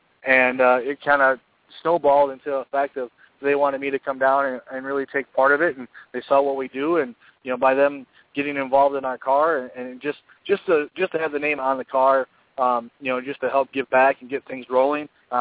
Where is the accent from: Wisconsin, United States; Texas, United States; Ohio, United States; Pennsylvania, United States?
Texas, United States; Fort Hood; born there; And I was born in Texas. I was born in Fort Hood, so I was an Army brat right from get-go.